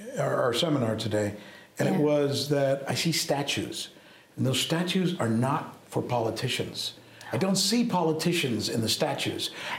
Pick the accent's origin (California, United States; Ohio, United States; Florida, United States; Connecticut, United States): Florida, United States; Miami; my old friend Marco Rubio, who I grew up with in Miami